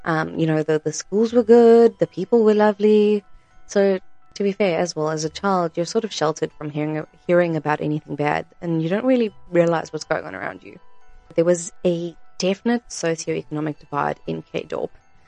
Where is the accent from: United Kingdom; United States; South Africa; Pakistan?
South Africa; Krugersdorp, Gauteng; I was born right there in Krugersdorp Private Hospital in the middle of Krugersdorp